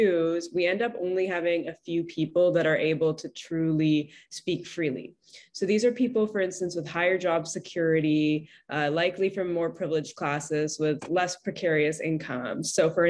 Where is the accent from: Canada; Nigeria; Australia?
Canada; Yeah, so as a Canadian law student, I would have previously said that the United States is quite impressive in terms of free speech protections